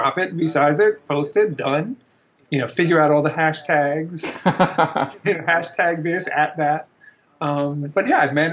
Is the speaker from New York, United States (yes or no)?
yes; New York City, New York, United States; I'm actually that rare breed, born and bred in New York.